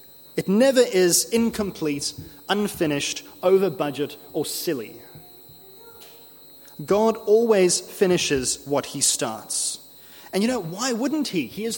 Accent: Cape Town, Western Cape, South Africa; Now, I come from Cape Town in South Africa, and in my home city

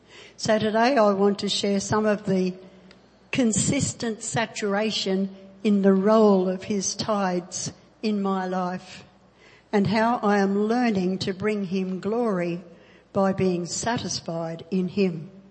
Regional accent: Rockhampton, Queensland, Australia; The eldest of six children, I grew up in Rockhampton.

